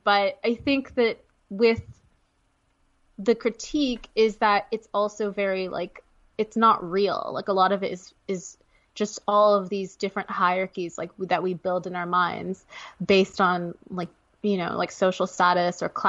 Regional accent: Canada; because I'm Canadian.

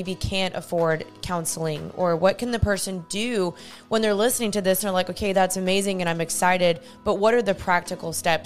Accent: United States; born there; My dad's from Germany, my mom's from Guatemala, and then I was born in the States.

